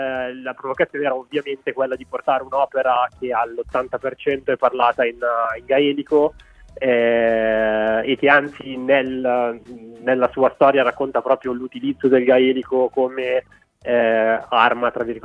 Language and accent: Italian; Belfast, Northern Ireland, United Kingdom; che è West Belfast piena, quindi proprio a 300 metri da dove stavano loro